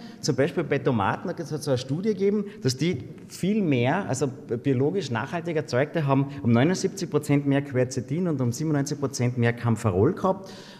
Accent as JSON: {"language": "German", "country": "Austria", "said": "Nicht bei uns in Österreich zum Glück, weil wir haben ja noch das Vollkorn, das haben wir ja auch."}